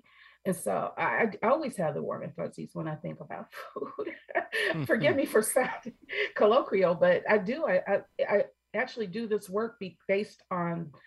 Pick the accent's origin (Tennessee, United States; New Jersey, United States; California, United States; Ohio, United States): Ohio, United States; Cleveland; And I grew up in Cleveland, Ohio.